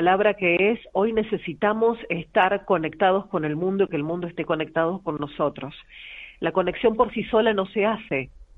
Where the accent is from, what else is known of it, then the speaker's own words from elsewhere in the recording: Córdoba, Argentina; born there; Yo nací en Argentina, en la provincia de Córdoba.